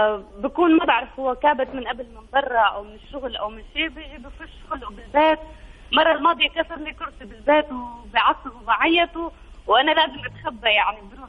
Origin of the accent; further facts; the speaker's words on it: Syria; انا اول شيء بدي اقول لك انا سوريه